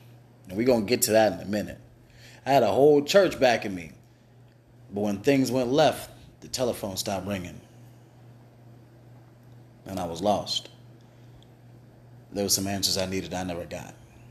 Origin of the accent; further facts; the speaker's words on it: Pittsburgh, Pennsylvania, United States; I'm from Pittsburgh, PA.